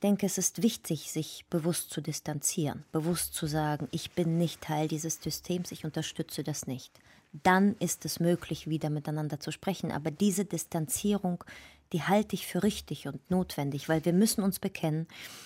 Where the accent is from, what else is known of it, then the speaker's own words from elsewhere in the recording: Russia; German is a second language; dass ich als Russin wieder definiert werde